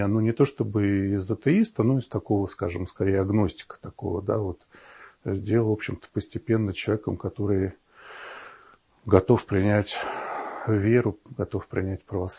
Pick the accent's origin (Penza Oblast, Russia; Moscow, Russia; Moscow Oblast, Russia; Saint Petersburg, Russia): Saint Petersburg, Russia; Но вообще можно сказать, что я вырос в Эрмитаже. Я родом из Петербурга.